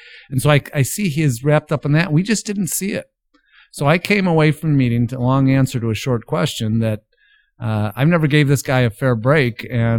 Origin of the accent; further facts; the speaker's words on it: Chicago, Illinois, United States; And he was from Chicago, which helped, you know, my hometown as well.